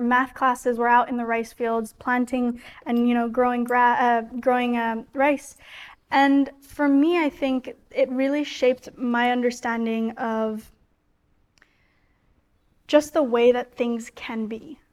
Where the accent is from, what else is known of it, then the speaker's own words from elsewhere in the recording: Bali, Indonesia; growing up in Bali, you have such a different way of living.